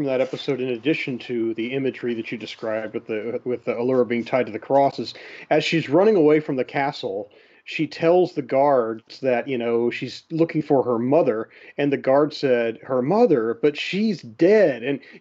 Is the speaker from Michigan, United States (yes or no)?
no; Dayton, Ohio, United States; I'm actually from the Dayton, Ohio area.